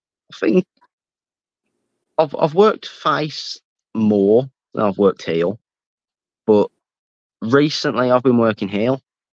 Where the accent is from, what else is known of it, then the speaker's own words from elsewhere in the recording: United Kingdom; I'm British and I'm better than you.